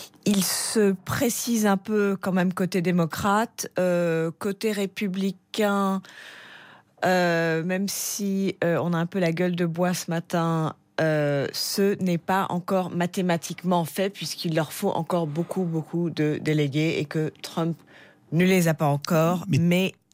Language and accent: French; United States; j'ai aussi, en tant qu'Américaine, j'ai mal. Je ne comprends pas ce qui arrive à mon pays.